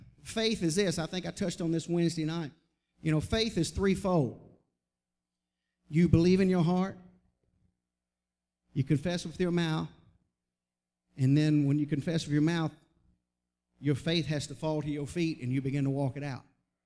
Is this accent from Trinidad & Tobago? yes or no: yes; Trinidad & Tobago; I'm from Trinidad. I'm the first one coming here because of what God's doing.